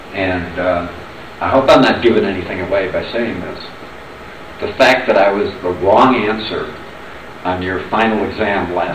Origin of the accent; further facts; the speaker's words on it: Illinois, United States; He was on the police force in the town we grew up in outside of Chicago, and was a good friend of my father's.